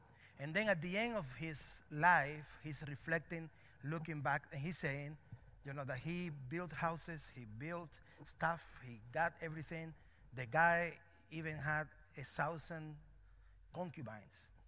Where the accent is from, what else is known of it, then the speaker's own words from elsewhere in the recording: Cuba; I'm from Cuba, so when it's cold, it feels like Alaska.